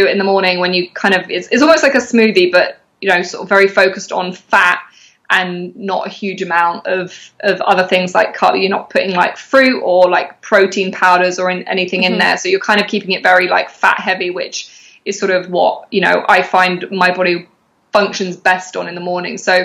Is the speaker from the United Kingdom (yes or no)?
yes; Brighton, South East England, United Kingdom; also born or lived in London; I'm from Brighton. I'm born and raised in Sussex, down on the south coast. I moved up to London for a few years at the beginning of my career as a makeup artist